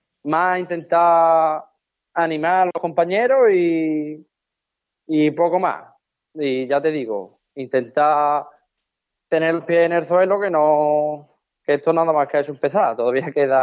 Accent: Lora del Río, Andalusia, Spain; que él estuvo conmigo aquí en mi pueblo, en Lora del Río

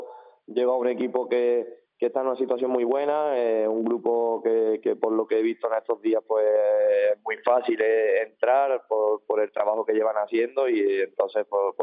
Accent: Puente Genil, Andalusia, Spain; yo tenía la idea de pasar estos meses aquí en Puente Genil, de volver, de poder ayudar a mi pueblo

